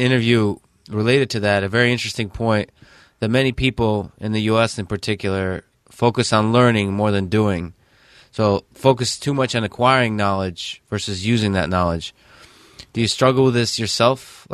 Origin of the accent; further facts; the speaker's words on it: Russia; I come from Russia, actually, and from the wrestling world